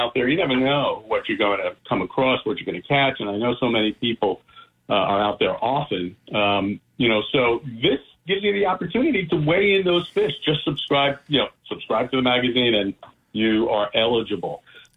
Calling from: Long Island, New York, United States; I'm calling from Long Island.

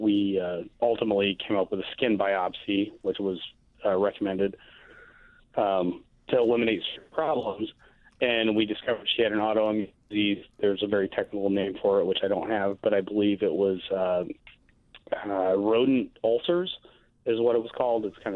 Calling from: DeKalb, Illinois, United States; I'm calling from DeKalb.

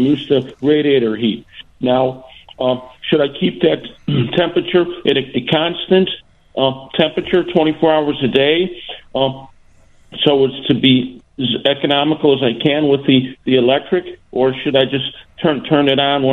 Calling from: Forest Park, Illinois, United States; Forest Park. What Oak Park.

